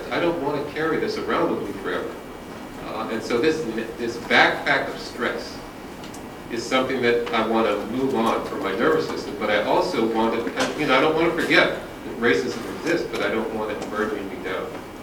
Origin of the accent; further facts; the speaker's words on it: Chicago, Illinois, United States; I'm from Chicago.